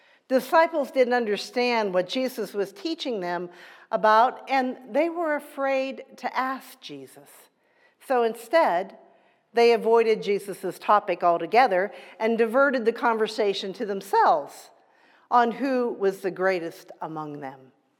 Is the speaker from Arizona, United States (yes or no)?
no; Johnstown, Pennsylvania, United States; Many of you know that I grew up in Johnstown, Pennsylvania.